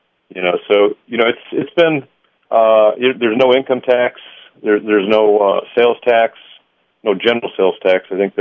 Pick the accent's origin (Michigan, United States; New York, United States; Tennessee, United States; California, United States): Michigan, United States; My home state is Michigan.